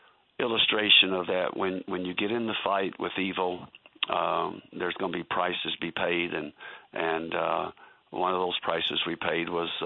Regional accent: Kentucky, United States; or where I grew up in Kentucky.

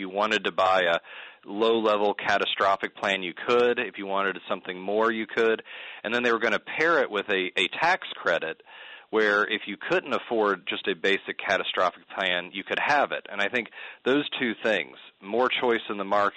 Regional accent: Midwest, United States; also born or lived in Texas; Although I will say I lived in Texas for a couple years, and then you just basically hold yourself up because being a Midwesterner

